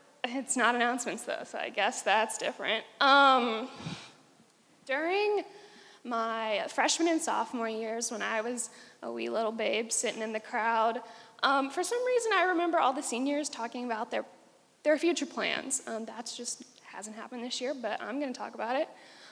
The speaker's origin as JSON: {"language": "English", "region": "Indiana", "country": "United States", "said": "I'm like from Indiana. There's like a ton of schools where you could study any of the things that I studied."}